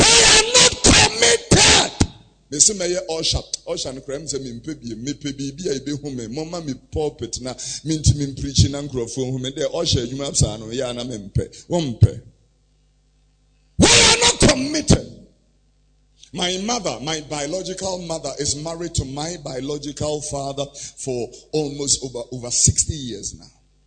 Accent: Abeka, Greater Accra, Ghana; also born or lived in Tesano; I have been a Muslim because I was born here in Tesano and we grew up in Abeka.

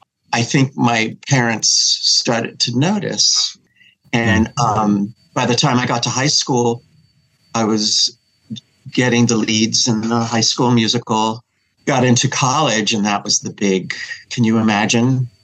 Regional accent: New Jersey, United States; also born or lived in Trenton; New Jersey. Yeah.

